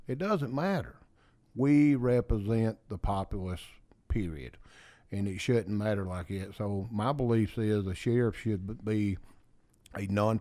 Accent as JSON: {"language": "English", "region": "Georgia", "country": "United States", "said": "Georgia's my mother. This is my home state."}